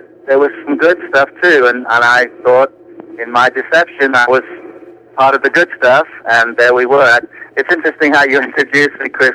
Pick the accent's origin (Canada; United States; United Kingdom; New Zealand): United Kingdom; England; Well, I come from England